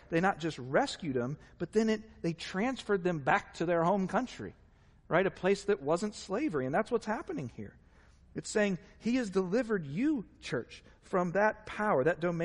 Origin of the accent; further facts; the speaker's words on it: Virginia Beach, Virginia, United States; I had friends who were Navy SEALs growing up in the Virginia Beach area